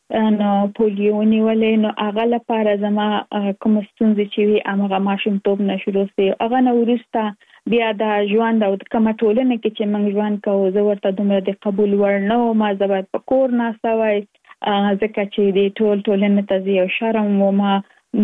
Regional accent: Kabul, Afghanistan; now in United States; زه اف کورس د افغانستان یم. په افغانستان کې زیږیدلې، لومړنۍ زده کړې مې په افغانستان په کابل کې ترسره کړې دي او وروسته لاغه لکه مونږ ټول چې یو مسافر شوی یم په امریکا کې، اوس په ورجینیا ایالت کې ژوند کوم.

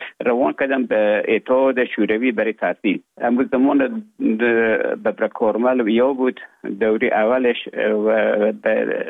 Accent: Afghanistan; moved away as an adult; also born or lived in Russia; now in Finland; من در افغانستان بودم. بعد از ای که از افغانستان طالبو آمدن، به اوج گذاره ما کمک مشکل بود و آمدم به طرف های روسیه و از روسیه آمدم به ایجه بفنلا.

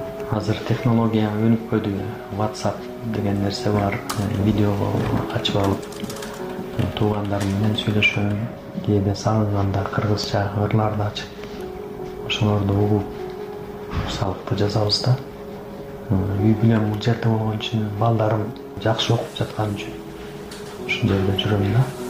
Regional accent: Temir, Issyk-Kul Region, Kyrgyzstan; Өзүм Кыргызстандын Ысык Көлдөн болом. Ысык Көлдүн Темир айылынан болом. Кырчын жайлоосу менин ата-бабам жердеген жер. Менин балалык чагым ошо Кырчын жайлоосунда өткөн.

